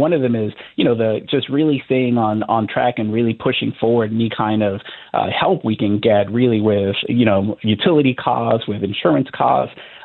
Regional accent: Miami, Florida, United States; now in New Orleans, United States; I'm actually originally from Miami, Florida

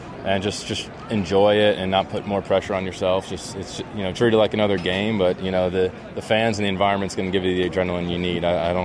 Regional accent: New York, United States; Obviously, growing up in New York, that was kind of a part of it, you know, Yankees, Red Sox.

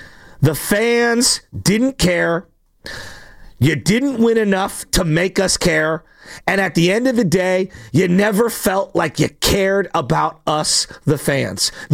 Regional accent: San Francisco, California, United States; I grew up near Candlestick.

